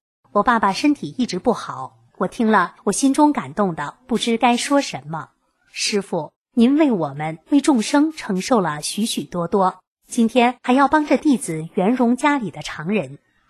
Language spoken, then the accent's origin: Chinese; Taiwan; 我说我是台湾人。